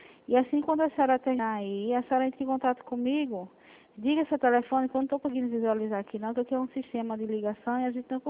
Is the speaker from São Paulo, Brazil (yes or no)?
no; Pernambuco, Brazil; eu sou de Pernambuco.